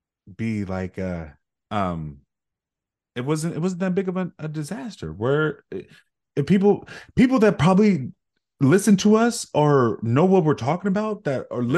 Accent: Blythe, California, United States; I grew up over there around the Colorado River for a minute.

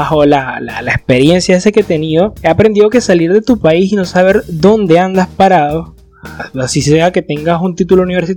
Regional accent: Charallave, Miranda, Venezuela; en mi pueblo allá de Charallave

